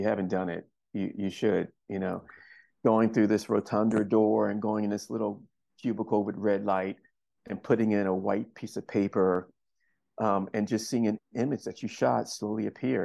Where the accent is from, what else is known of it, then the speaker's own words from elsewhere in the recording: Philadelphia, Pennsylvania, United States; I was raised in Philadelphia. Pittsburgh is an 8-hour car drive from Philadelphia.